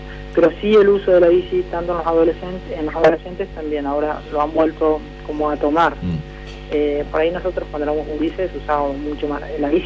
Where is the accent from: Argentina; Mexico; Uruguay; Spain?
Argentina; Santa Fe; Yo por ahí soy de la Santa Fe